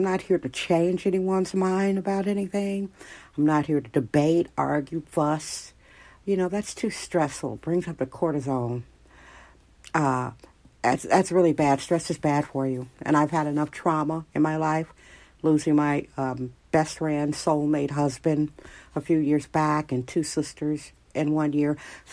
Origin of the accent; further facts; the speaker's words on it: Wisconsin, United States; And where I'm from, and how I was taught, I'm from Wisconsin, and I'm middle-aged.